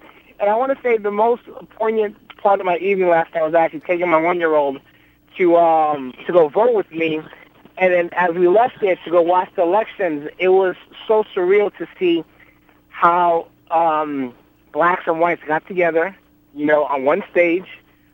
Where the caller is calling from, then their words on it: Bronx, New York, United States; From Riverdale, Bronx.